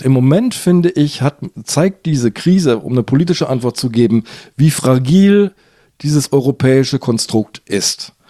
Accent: Hamburg, Germany; ich bin ja Hamburger.

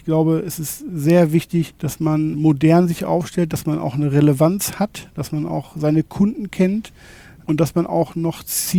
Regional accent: Rosenheim, Bavaria, Germany; also ich komme aus Rosenheim und da ist es schon erschreckend zu sehen, jeder zweite Laden steht da leer

